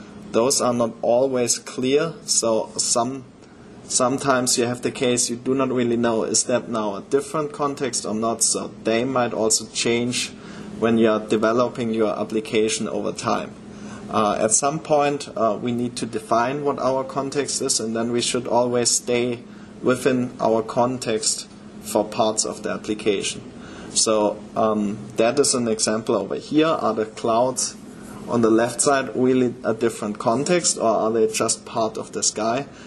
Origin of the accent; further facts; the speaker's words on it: Germany; English is a second language; moved away as an adult; now in Denver, United States; I'm based right now out of Denver, Colorado, but originally I'm from Germany, so I relocated last year.